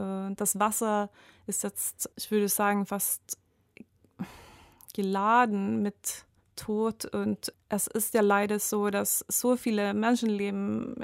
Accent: Sweden; Ich komme ja aus Schweden, bin vielleicht so ein bisschen pessimistischer.

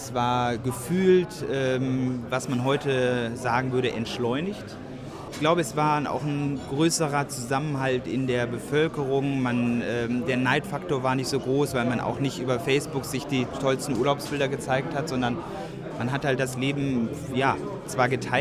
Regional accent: Düsseldorf, North Rhine-Westphalia, Germany; born there; Ja, ich bin gebürtig aus Düsseldorf, also auch Rheinland

